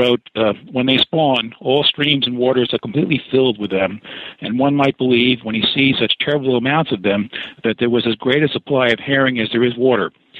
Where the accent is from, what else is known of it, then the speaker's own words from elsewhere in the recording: Bronx, New York, United States; I grew up in the Bronx in what I would sometimes call a huck-thin childhood in a Tom Sawyer world, living close to the water in the Bronx